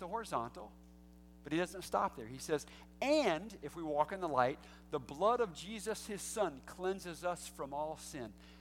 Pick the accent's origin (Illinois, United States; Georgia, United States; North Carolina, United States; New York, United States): North Carolina, United States; I grew up in North Carolina, and back behind our house was a creek